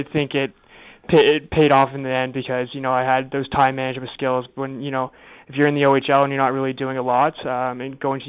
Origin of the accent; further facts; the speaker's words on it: United States; Yeah, so obviously me being American is also an asset. Having the NCAA in my backyard